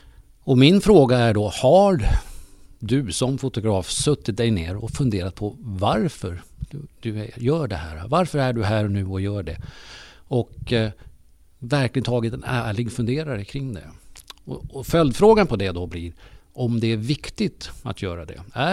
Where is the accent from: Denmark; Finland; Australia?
Australia; Sydney, New South Wales; jag är ju uppväxt i Sydney.